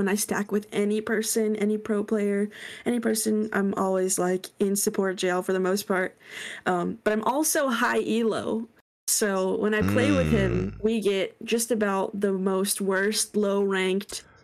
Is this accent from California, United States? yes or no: yes; California, United States; live in South California.